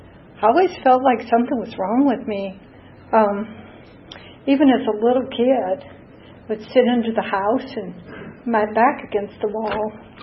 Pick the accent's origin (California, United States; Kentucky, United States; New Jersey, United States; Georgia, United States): Georgia, United States; Atlanta; I grew up in Atlanta. And when I was a little kid, we lived over by Grant Park, and we didn't have that much money.